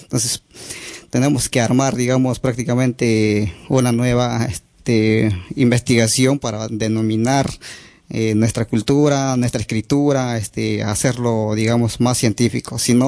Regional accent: Peru; yo soy de Perú, soy del grupo indígena Xaninka. Es la primera población amazónica del Perú, con más de 300.000 personas.

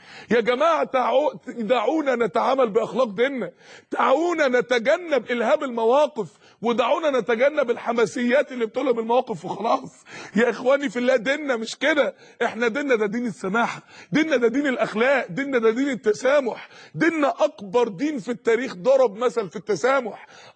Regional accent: Egypt; انت مصري وانا مصري، دي بلدي ودي بلدك، دي بلدنا احنا الاثنين

